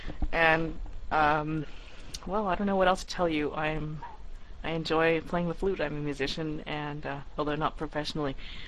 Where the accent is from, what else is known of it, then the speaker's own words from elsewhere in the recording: Ontario, Canada; I'm from Ontario, Canada, and it's really cold here right now.